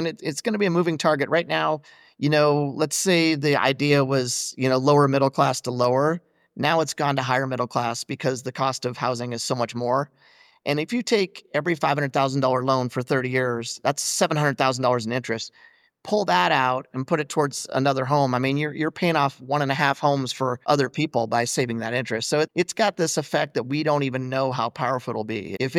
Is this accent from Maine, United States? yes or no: no; Montana, United States; And growing up in Eastern Montana, I had not been a lot of places. I didn't have a lot of interest in leaving there. I was really happy there.